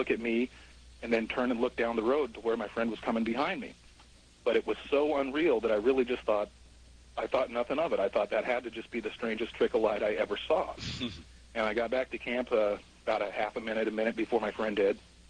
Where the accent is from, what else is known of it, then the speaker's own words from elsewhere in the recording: Aloha, Oregon, United States; from Aloha.